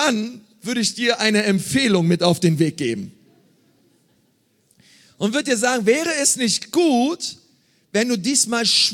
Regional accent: Berlin, Germany; Ich bin in Berlin groß geworden.

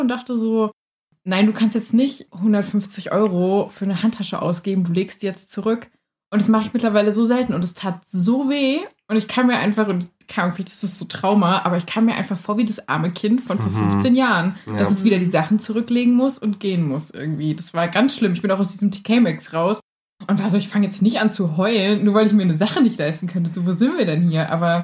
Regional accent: North Rhine-Westphalia, Germany; born there; moved away as an adult; Wir kommen beide gebürtig aus Nordrhein-Westfalen und sind vor kurzem nach Niedersachsen gezogen, rund 2 Stunden von Familie und Freunden entfernt.

